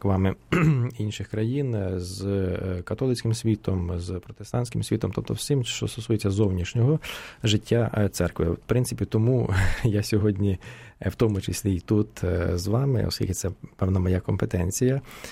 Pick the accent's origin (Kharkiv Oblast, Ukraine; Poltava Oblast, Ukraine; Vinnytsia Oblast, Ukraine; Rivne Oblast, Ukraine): Rivne Oblast, Ukraine; Я сам родом з Західної України, з Рівненської області